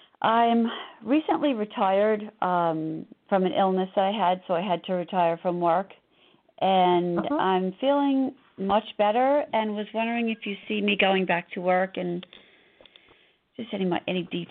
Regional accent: Long Island, New York, United States; I'm from Long Island, New York.

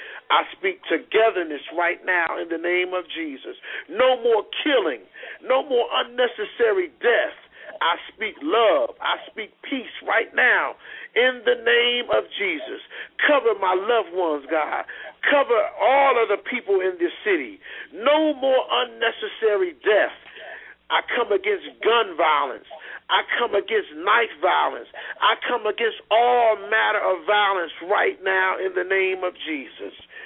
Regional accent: Trenton, New Jersey, United States; right now for the city of Trenton, New Jersey. Lord, this prayer tonight is personal because this is my hometown.

